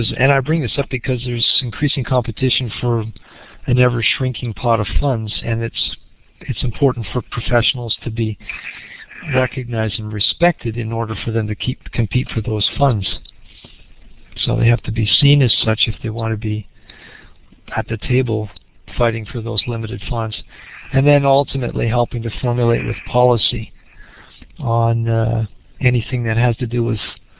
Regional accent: Sarnia, Ontario, Canada; that's my home province, Laura. Whereabouts are you? I hail from Sarnia.

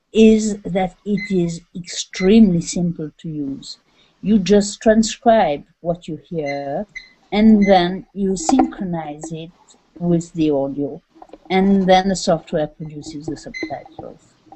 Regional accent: Switzerland; I'm from Switzerland, so take a kindergarten in Switzerland where they speak dialect, a sort of esoteric Swiss-German dialect.

